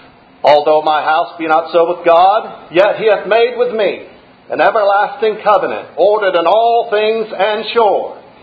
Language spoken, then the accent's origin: English; Florida, United States; I was born and raised in Florida. But when I come back to this part of Georgia, my accent tends to change a little bit.